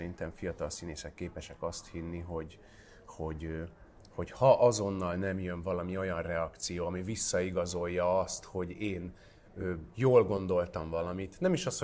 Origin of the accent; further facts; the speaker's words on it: Pécs, Baranya, Hungary; Pécsett az én szülővárosomban.